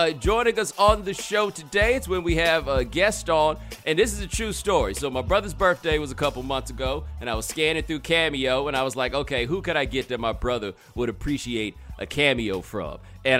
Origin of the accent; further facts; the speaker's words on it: Houston, Texas, United States; See, my first thought on you, because I grew up in Houston while you were playing for the Rockets.